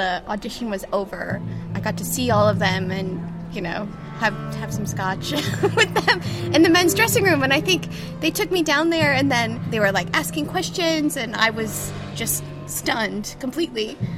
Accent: Detroit, Michigan, United States; now in Boston, United States; And I'm new to Boston, just a couple months. I'm originally from Detroit, Michigan.

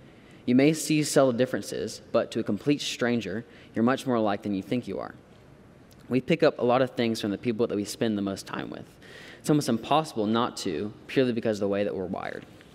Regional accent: Fort Worth, Texas, United States; whether I grew up with him in Idabel, Oklahoma, or he grew up with me here in Fort Worth, we'd still be close friends.

